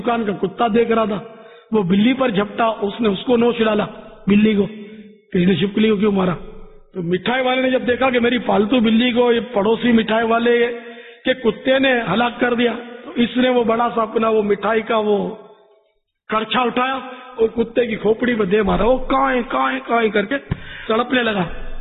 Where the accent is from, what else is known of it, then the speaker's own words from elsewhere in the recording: Pakistan; born there; میں اگرچہ پاکستان میں پیدا ہوا ہوں, کتیانہ کبھی گیا نہیں, لیکن ظاہر ہمارے ماں باپ تو وہیں کے تھے.